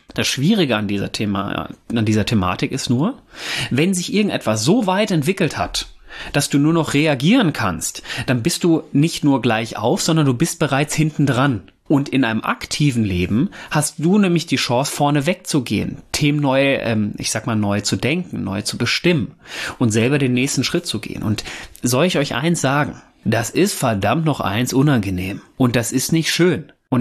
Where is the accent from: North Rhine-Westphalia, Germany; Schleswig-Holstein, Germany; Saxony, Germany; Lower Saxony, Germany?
North Rhine-Westphalia, Germany; Ich komme ja ursprünglich aus dem Pott